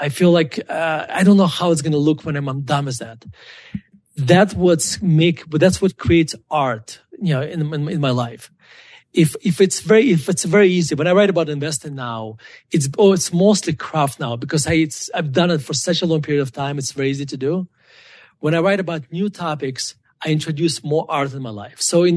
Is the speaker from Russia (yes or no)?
yes; Russia; born or raised there